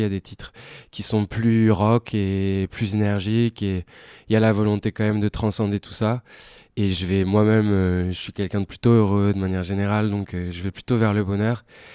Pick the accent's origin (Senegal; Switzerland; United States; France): France; Nouvelle-Aquitaine; moi, je viens du bassin d'Arcachon, et c'est un endroit qui me marque toujours beaucoup, puisque j'y vis